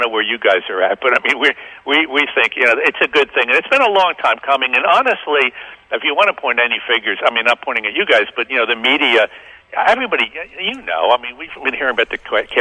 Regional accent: Newburgh, New York, United States; we both grew up in small towns. I grew up in Newburgh, and when I was a kid, I mean, nobody came to Newburgh

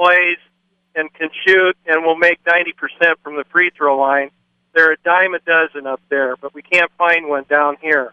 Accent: South Dakota, United States; I'm from South Dakota.

